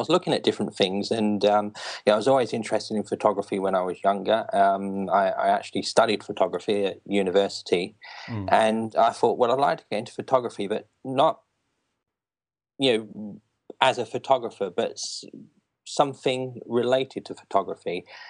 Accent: Australia; also born or lived in Kent, United Kingdom; now in New Zealand; I was born in Kent, but I grew up in Australia.

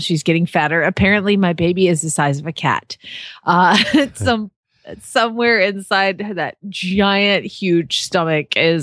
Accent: Phoenix, Arizona, United States; from Phoenix, Arizona

